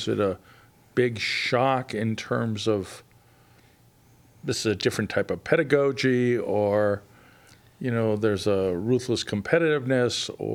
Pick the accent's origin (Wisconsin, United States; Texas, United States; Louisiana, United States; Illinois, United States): Wisconsin, United States; Milwaukee; I saw him play. I grew up in Milwaukee, in the old Milwaukee Braves.